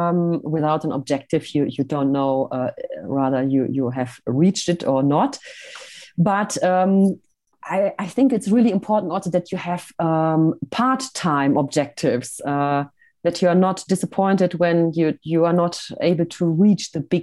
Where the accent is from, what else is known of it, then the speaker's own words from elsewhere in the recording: Switzerland; Sometimes I'm doing little videos here from my hometown. I call them Hello from Switzerland.